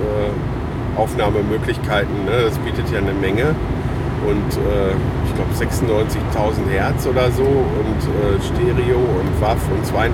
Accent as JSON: {"language": "German", "region": "North Rhine-Westphalia", "country": "Germany", "said": "Es gibt super schöne Natur auch bei uns im Sauerland"}